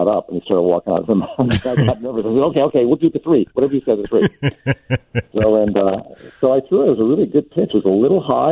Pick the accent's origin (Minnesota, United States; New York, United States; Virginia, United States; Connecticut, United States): Connecticut, United States; I came from Connecticut. I was never into style or anything.